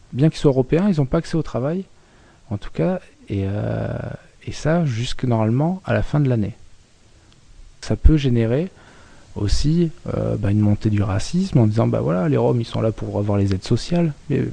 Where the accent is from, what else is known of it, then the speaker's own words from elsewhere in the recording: France; parce qu'on est Roms, qu'on est tous pareils. C'est parce qu'on est Français, qu'on est tous pareils aussi.